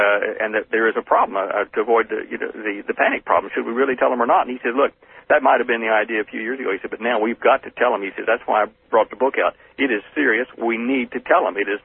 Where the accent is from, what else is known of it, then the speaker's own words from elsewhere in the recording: Texas, United States; now in Western Australia, Australia; Yeah, well, I call myself a West Australian Texan.